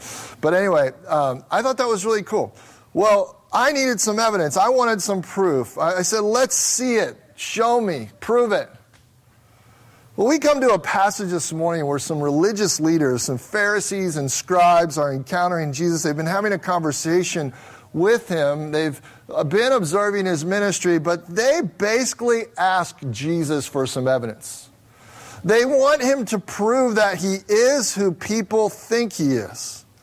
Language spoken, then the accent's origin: English; Midwest, United States; now in Las Vegas, United States; I'm from the Midwest. We actually had a driveway with like basketball hoops on it and a big yard. It's kind of different than here in Vegas